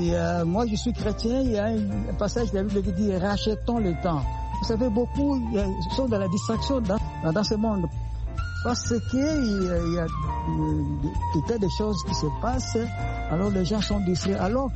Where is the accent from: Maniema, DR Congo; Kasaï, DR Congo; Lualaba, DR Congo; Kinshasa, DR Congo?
Kinshasa, DR Congo; je suis donc habitant de Kinshasa. Je suis Kinois. Les habitants de Kinshasa, on les appelle les Kinois. Originaire de la RD Congo. Je suis né à Kinshasa. Je suis Congolais de la RD Congo.